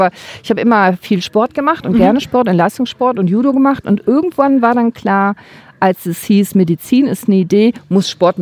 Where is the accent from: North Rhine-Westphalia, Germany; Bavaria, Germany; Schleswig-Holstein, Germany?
North Rhine-Westphalia, Germany; Remscheid; Also ich komme aus Remscheid. Das wird jetzt keiner kennen.